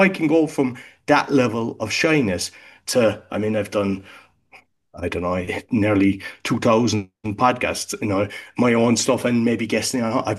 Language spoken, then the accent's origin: English; Ireland; now in Bonn, Germany; I'm living in Bonn, but I'm Irish